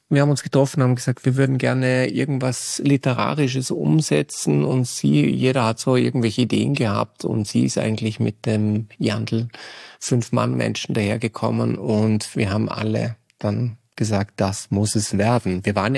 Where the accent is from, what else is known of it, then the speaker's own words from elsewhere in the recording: Dornbirn, Vorarlberg, Austria; Also, ich bin in Dornbirn aufgewachsen und da steht auch das Elternhaus.